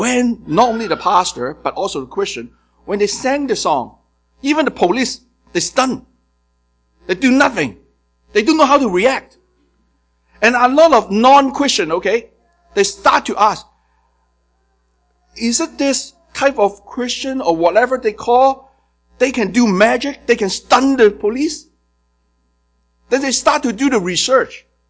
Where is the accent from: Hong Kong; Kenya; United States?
Hong Kong; English is a second language; I raised in Hong Kong, you can tell by my accent.